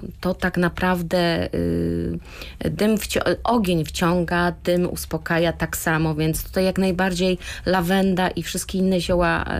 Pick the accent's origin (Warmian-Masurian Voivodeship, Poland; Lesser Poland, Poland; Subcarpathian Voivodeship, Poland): Subcarpathian Voivodeship, Poland; Chmielnik; now in Albigowa, Poland; Ale tylko dlatego, że kiedyś to był Rzeszów, pochodzę z Chmielnika, więc tych miejsc miałam parę